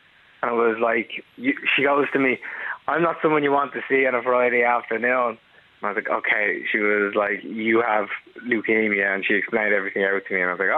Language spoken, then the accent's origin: English; Walkinstown, Leinster, Ireland; I'm 24 and I'm from Walkinstown.